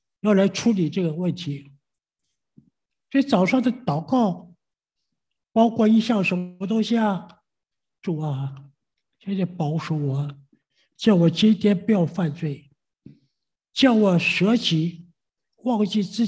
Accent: China; 我们中国人有多少人啊？这么多人，有多少信耶稣的？

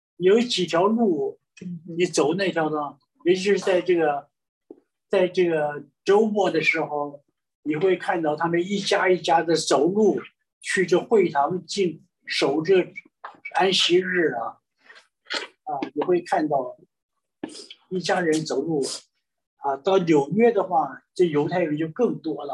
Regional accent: China; 我们中国人嘛，十条诫命我守了好多条

